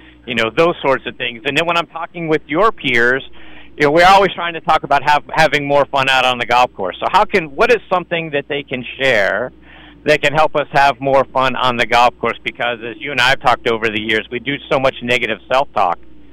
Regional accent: Pittsburgh, Pennsylvania, United States; I'm from Pittsburgh, and I got an opportunity to talk to so many of the legends that I grew up watching.

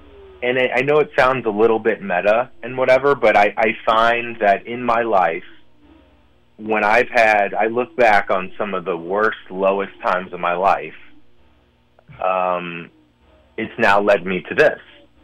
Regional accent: St. Louis, Missouri, United States; You know, I'm from St. Louis, and baseball's everything there.

